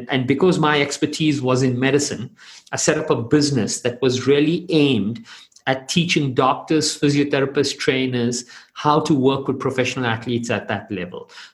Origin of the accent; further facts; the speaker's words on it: South Africa; now in Mumbai, India; I'm South African. I still travel on a South African passport, but Mumbai is my home.